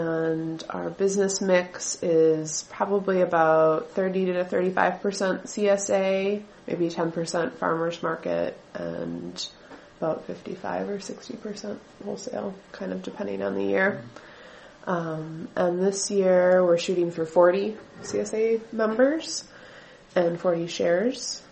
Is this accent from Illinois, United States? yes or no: no; Nashotah, Wisconsin, United States; I grew up in Neshota, which is close to Oconomowoc in Waukesha County.